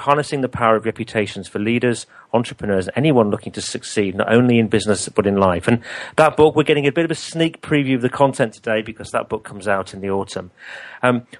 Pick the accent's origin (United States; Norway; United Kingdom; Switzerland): United Kingdom; I'm obviously British. I live in the UK